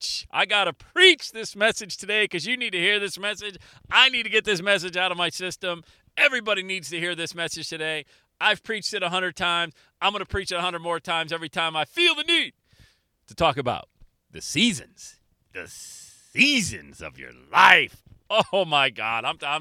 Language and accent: English; Bradford, Pennsylvania, United States; Where I grew up in Bradford, PA, yes, it snowed on Mother's Day.